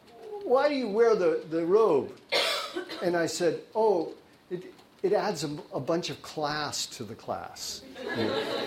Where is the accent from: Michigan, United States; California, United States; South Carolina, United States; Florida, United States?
California, United States; But you know, I really love California. I'm third generation now, and I think this is a marvelous place.